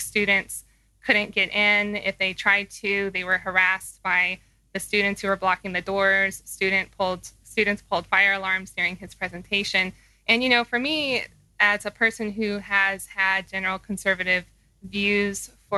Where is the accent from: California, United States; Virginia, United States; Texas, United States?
California, United States; Palm Springs; Yeah, I'm actually from California, the Palm Springs area. That's where I'm born and raised.